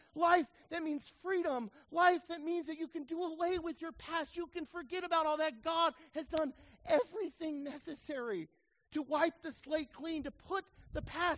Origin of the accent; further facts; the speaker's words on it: New Mexico, United States; I grew up in New Mexico, folks. You know, seafood comes at a premium. We don't eat a lot of that in New Mexico.